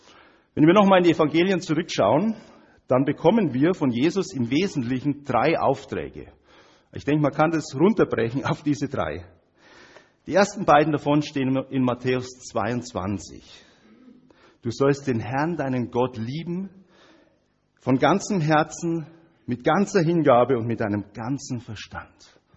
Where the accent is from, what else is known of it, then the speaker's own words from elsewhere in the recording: Hof, Bavaria, Germany; Wir kommen ja aus Hof und Hof gehört zur Region Hochfranken.